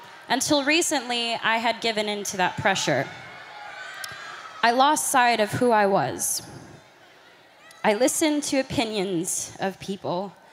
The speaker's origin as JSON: {"language": "English", "town": "Grand Prairie", "region": "Texas", "country": "United States", "said": "So I'm 21, and my mom had me when she was 16. And I'm from Grand Prairie, Texas, and she worked 4 jobs"}